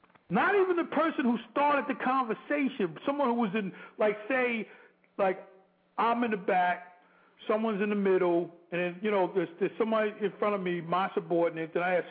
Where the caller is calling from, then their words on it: North Carolina, United States; I'm calling from North Carolina.